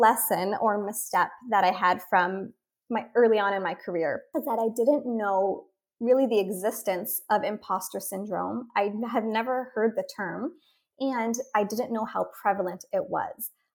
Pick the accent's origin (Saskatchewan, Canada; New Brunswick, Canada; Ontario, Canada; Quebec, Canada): Ontario, Canada; Windsor; moved away as an adult; Yeah, so I am Canadian. I am from Windsor, Ontario